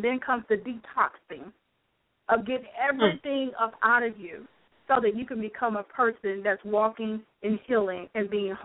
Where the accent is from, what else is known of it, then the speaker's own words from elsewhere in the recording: Cordele, Georgia, United States; my hometown is Cordele, Georgia.